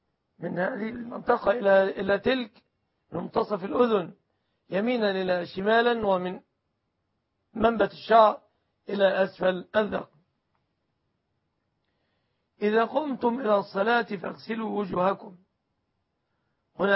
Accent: Egypt

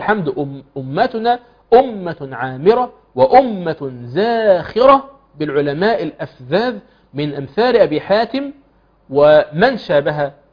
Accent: Morocco; سلا دي في بلادي المغرب

